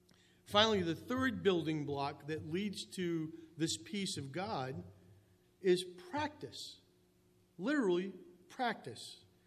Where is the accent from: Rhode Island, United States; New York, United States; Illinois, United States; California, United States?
Rhode Island, United States; Cranston; Here I grew up in Cranston, and I'd written the Australian government.